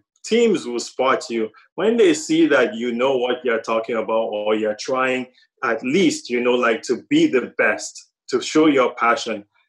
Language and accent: English; Northern Nigeria, Nigeria; I grew up in Northern Nigeria. I didn't grow up in America. I didn't grow up in Canada. I grew up in Northern Nigeria.